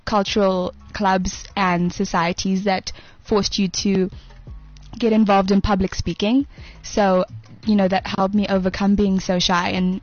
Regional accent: Bulawayo, Zimbabwe; I grew up in a really small town, Bulawayo.

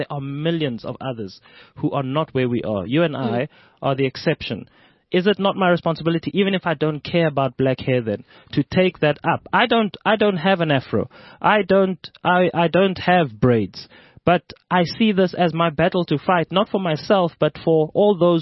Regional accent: South Africa; accent: Zulu; It won't let me bring in my Zulu accent.

